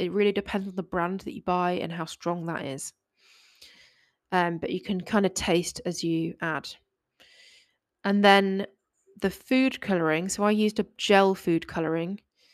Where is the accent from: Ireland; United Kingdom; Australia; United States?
United Kingdom; as I would say, being British and all.